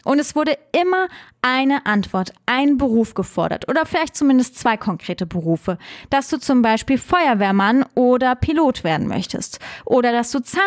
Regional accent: Trier, Rhineland-Palatinate, Germany; habe meine Heimatstadt Trier so geliebt

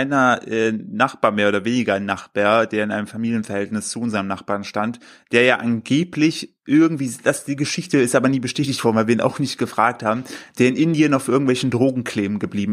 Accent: Windischleuwer, Germany; Bei mir in Windischleuwer, Grüße gehen raus an mein Heimatdorf

